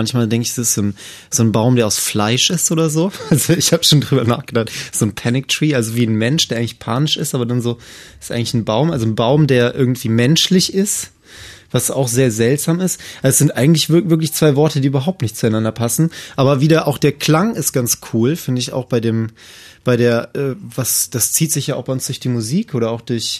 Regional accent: Cologne, North Rhine-Westphalia, Germany; now in Berlin, Germany; Oh, richtig. Also

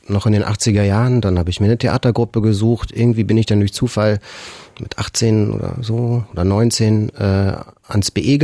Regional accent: Berlin, Germany; Ich bin weggezogen 98, als meine Kinder geboren wurden, und auch da war mir der Bezirk schon fremd, und heute bin ich eigentlich wirklich fast nie mehr im Prenzlauer Berg.

